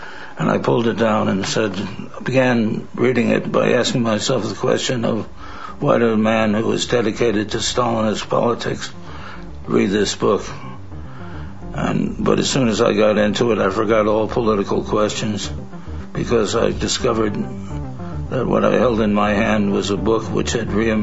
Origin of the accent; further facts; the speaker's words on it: Newark, New Jersey, United States; I was born and brought up in Newark, New Jersey.